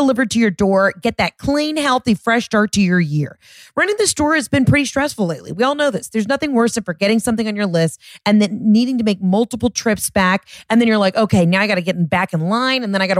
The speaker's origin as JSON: {"language": "English", "region": "Georgia", "country": "United States", "said": "I had that just enough white trash because I'm from Georgia."}